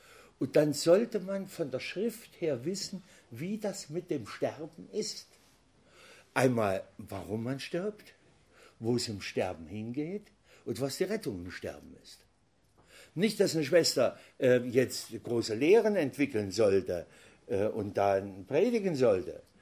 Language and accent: German; Saxony, Germany; ich komme ursprünglich aus Sachsen und wer das so kennt, der weiß, die Sachsen, die haben viele so Weihnachtsbräuche.